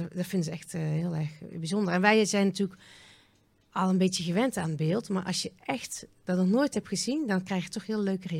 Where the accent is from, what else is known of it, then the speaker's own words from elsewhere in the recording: southern Netherlands, Netherlands; accent: soft G; en dan begon ik natuurlijk gewoon met mijn zachte G te praten.